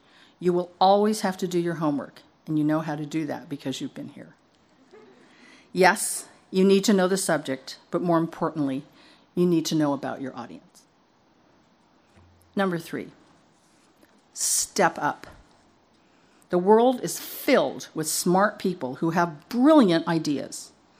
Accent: Missouri, United States; The song resonated with me as a youngster because I grew up in Missouri, the Show Me State.

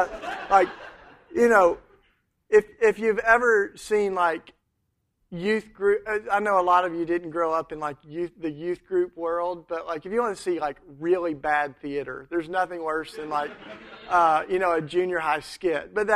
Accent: Tennessee, United States; I grew up down in Tennessee, which is why I talk so cool. And you know, but it was like the Bible Belt, and I grew up very immersed in Christianity.

